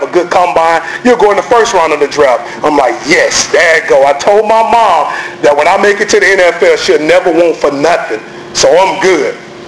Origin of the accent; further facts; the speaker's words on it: Prichard, Alabama, United States; I grew up in Pritchard, Alabama, stayed in a two-bedroom house with 15 people.